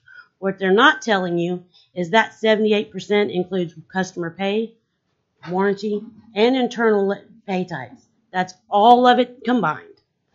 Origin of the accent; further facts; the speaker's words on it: Fairbanks, Alaska, United States; I'm from Fairbanks.